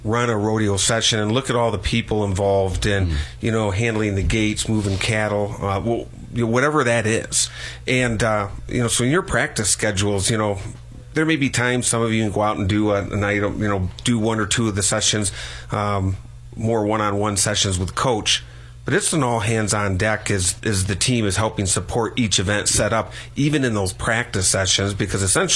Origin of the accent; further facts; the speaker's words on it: Midwest, United States; Well, you know, and I come from the Midwest, and there's some rodeo.